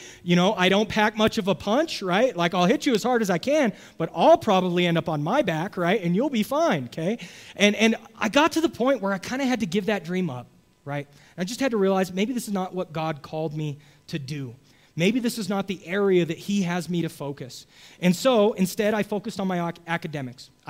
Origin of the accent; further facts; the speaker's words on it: Las Vegas, Nevada, United States; I grew up in Vegas, so I didn't like have a home team to root for.